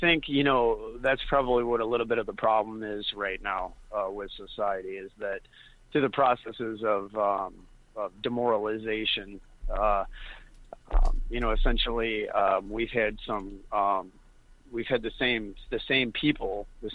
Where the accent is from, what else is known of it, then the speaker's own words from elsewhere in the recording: Rockford, Illinois, United States; Well, I'm just from a little town west of Chicago, actually, Rockford, Illinois.